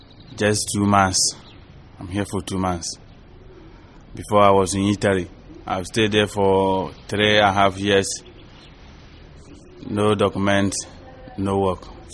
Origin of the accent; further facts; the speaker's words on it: Ghana; also born or lived in Côte d'Ivoire; now in Europe; I'm from Ghana, my part from Cote d'Ivoire.